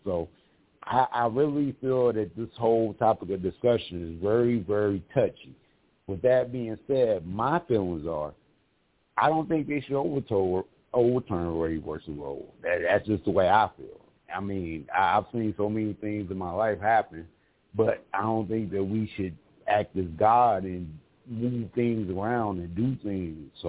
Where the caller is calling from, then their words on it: Mesa, Arizona, United States; I'm calling from Sunny Mesa, Arizona.